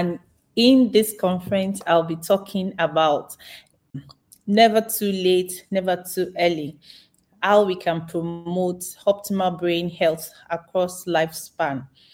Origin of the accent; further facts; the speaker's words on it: Nigeria; I'm a neurologist from Nigeria.